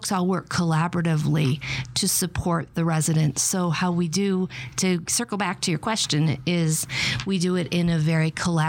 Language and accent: English; Ireland; I'm Irish.